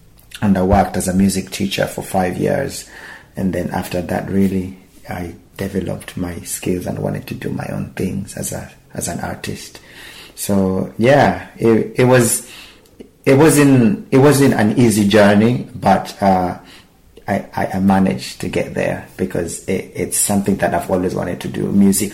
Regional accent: Mombasa, Mombasa County, Kenya; now in Glasgow, United Kingdom; I'm originally from Kenya in Mombasa, but I live here in UK in Glasgow, Scotland. And I am 30 years old.

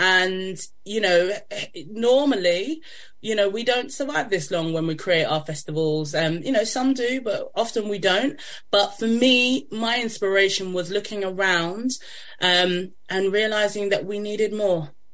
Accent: United Kingdom; I'm black, I'm British, but I'm also of a Caribbean upbringing.

